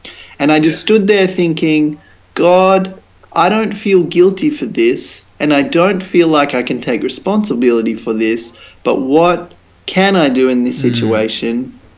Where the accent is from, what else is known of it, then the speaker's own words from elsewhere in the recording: Australia; I think it could have national implications for me as an Australian.